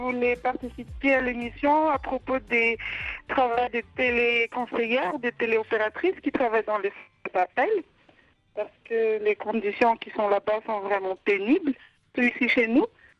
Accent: Madagascar; accent: Malagasy; il ne faut pas que les Français qu'on appelle se rendent compte que l'appel vient de Madagascar

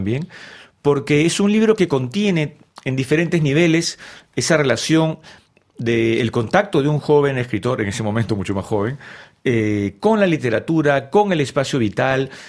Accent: Peru; siendo peruano tenemos el paradigma

